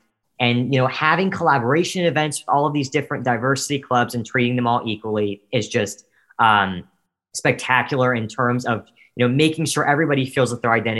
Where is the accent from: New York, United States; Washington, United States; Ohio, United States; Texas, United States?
Ohio, United States; Cincinnati; because I'm moving from Cincinnati to California to study at Stanford University.